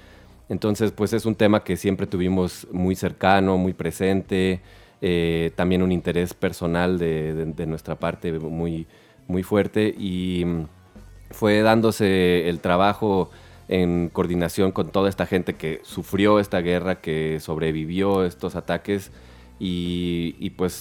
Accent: Mexico City, Mexico; Yo no soy originario de Chiapas, soy originario de la Ciudad de México

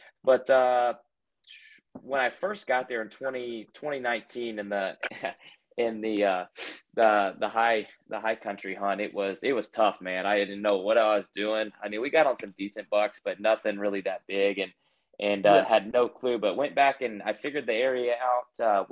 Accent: Texas, United States; now in Durant, United States; I grew up in Texas, so North Texas actually is where I grew up. North of Dallas by about an hour is where I grew up, but I actually live only about 45 minutes from there still.

